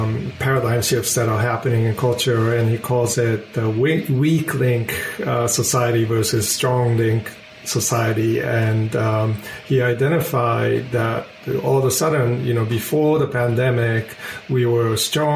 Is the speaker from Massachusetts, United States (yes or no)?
yes; Boston, Massachusetts, United States; born there; I was born in Boston because he was doing his work on generative grammar with Noam Chomsky.